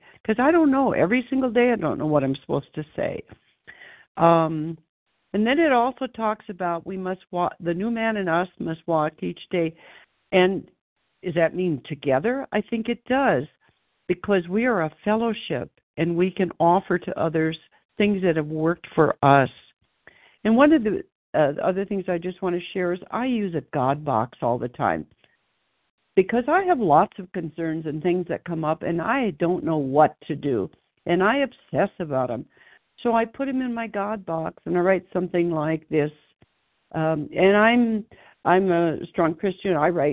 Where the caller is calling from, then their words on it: Denver, Colorado, United States; also born or lived in Casa Grande, Arizona; from Denver, Colorado, formerly of Casa Grande, Arizona, for years and year